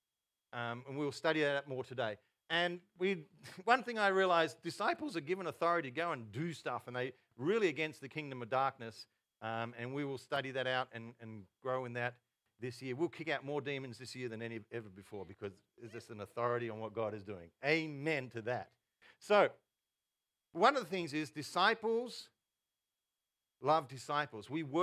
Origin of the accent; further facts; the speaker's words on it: Yarrawonga, Victoria, Australia; I grew up in Yarrawonga, a country town, about 4,000 people on the Murray, top of Victoria.